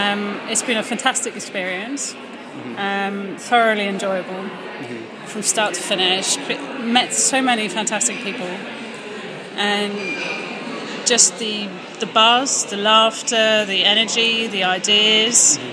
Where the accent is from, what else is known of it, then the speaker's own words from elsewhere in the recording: Norway; English is a second language; Perhaps because I grew up in Norway and have lived and worked in environments that are much more flatter in organisations